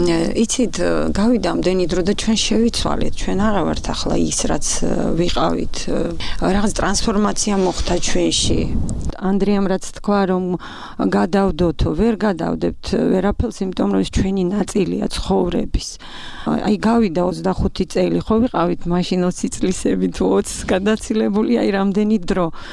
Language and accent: Georgian; Abkhazia, Georgia; ჩემი სამშობლოა აფხაზეთი, მე იქ დავიბადე, გავიზარდე